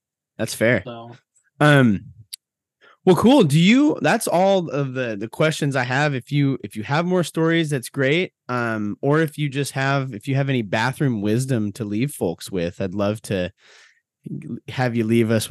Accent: Montana, United States; You know, I grew up in Montana and we definitely, you know, scat for hunting.

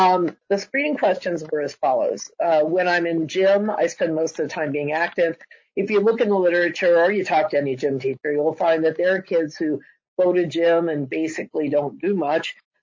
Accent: New Jersey, United States; they told you I'm from New Jersey.

